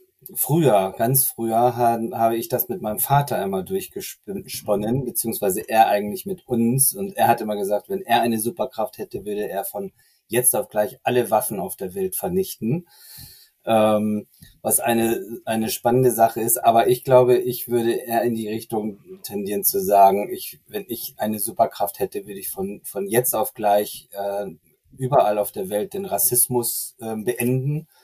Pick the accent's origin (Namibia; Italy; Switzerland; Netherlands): Namibia; moved away as an adult; now in Germany; ich bin in Namibia geboren, aufgewachsen. Du hattest es gesagt, in einem Ort am Rande der Kalahari-Wüste. Und erst mit 21 Jahren bin ich überhaupt nach Deutschland gekommen